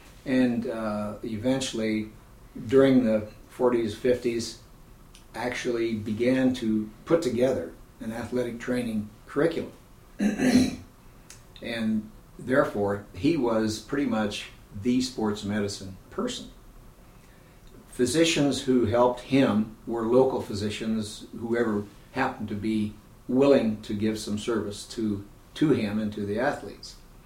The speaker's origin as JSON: {"language": "English", "town": "Bloomington", "region": "Indiana", "country": "United States", "tie": "born or raised there", "lives_now": "Missoula, United States", "said": "Born and raised in Bloomington, Indiana, educated Indiana University, medical degree from Indiana University"}